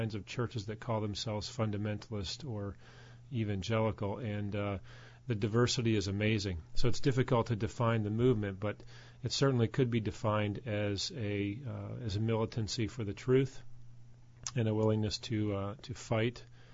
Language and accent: English; Connecticut, United States; I grew up in Connecticut, and my family came to know Christ after my mother and father began to have marriage problems when I was a child.